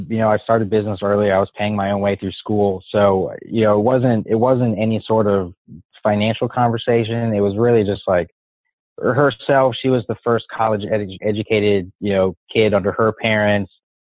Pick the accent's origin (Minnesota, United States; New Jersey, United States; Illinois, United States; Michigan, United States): New Jersey, United States; Elizabeth; moved away as an adult; now in Raleigh, United States; So I live in Raleigh, North Carolina now. Originally, I'm from Elizabeth, New Jersey.